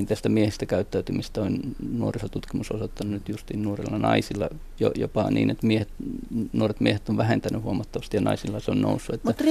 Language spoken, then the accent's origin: Finnish; England, United Kingdom; Eihän Suomi tässä ole niin mikään ainutlaatuinen kulttuuri. Että no, meillä Englannissa on esimerkiksi samanlaista kulttuuria.